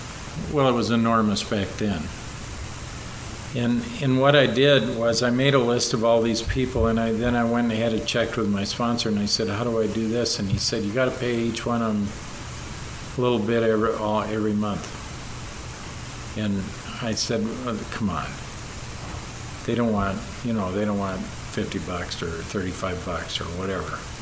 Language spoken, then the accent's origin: English; Wisconsin, United States; I grew up in Wisconsin, lots of lakes, you know.